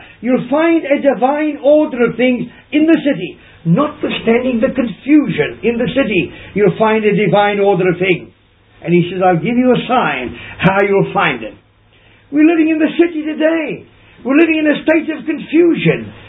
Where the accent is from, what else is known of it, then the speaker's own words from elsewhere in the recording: South Africa; I grew up in the Anglican Church in South Africa.